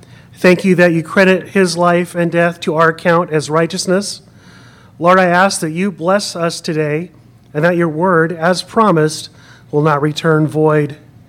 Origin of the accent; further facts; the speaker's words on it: Pasco, Washington, United States; I grew up in Pasco, Washington, and I was a Boy Scout, a Cub Scout and a Boy Scout, and a Kennewick City Police Department Police Explorer all the way up until I was 21.